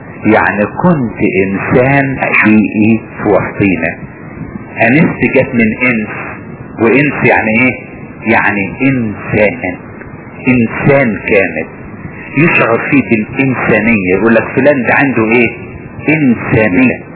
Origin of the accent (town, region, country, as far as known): Upper Egypt, Egypt